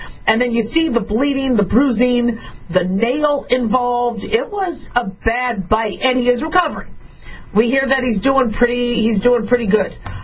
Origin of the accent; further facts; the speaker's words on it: Arizona, United States; And I grew up in Arizona, so there were snakes all over the place.